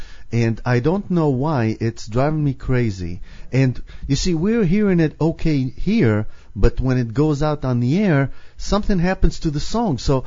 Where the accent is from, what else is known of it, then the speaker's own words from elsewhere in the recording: California, United States; I mean, we are from California. People that are not here are probably dreaming of being here.